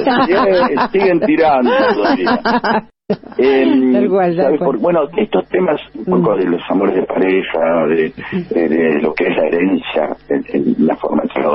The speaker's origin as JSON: {"language": "Spanish", "region": "Tucumán", "country": "Argentina", "said": "bueno, soy tucumana"}